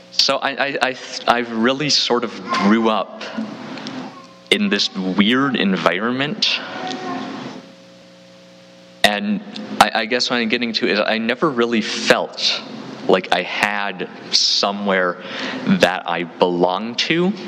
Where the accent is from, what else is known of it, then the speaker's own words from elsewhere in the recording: Whidbey Island, Washington, United States; So I grew up in Whidbey Island, which is north of Seattle.